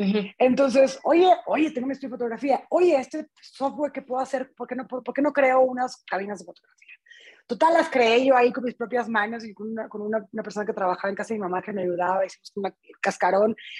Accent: Monterrey, Nuevo León, Mexico; now in Mexico City, Mexico; como ya lo dijiste. Yo soy originaria de Monterrey y vivo ahora en la Ciudad de México desde hace 12 años que conocí a mi esposo chilango, me mudé para acá con él.

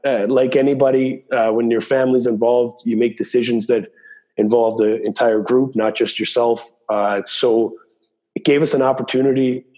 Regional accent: Glace Bay, Nova Scotia, Canada; now in Klagenfurt, Austria; Although Glace Bay is, and we are from Canada and we're proud to be from there, we've been here for 12 years now, and my kids are born here

